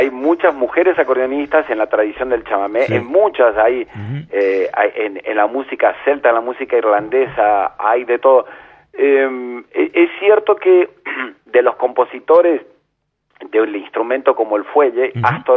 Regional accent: Argentina; nosotros que somos argentinos

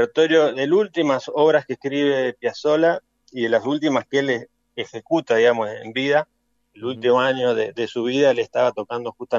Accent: Buenos Aires, Argentina; now in San Juan, Argentina; yo estoy ahora en la provincia de San Juan, soy porteño, digamos, nacido y criado, pero vivo actualmente en la provincia de San Juan hace varios años.

